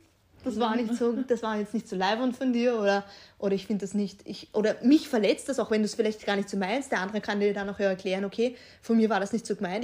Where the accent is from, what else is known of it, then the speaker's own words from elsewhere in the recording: Vienna, Austria; wo zum Beispiel in Florisdorf gerade, wo ich herkomme, am Bahnhof